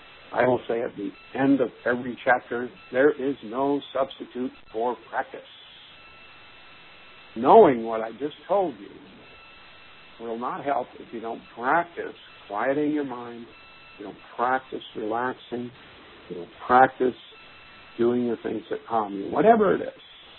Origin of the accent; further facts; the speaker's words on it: England, United Kingdom; moved away; was not popular to be English, and I was attacked and abused and made fun of until I got rid of my accent.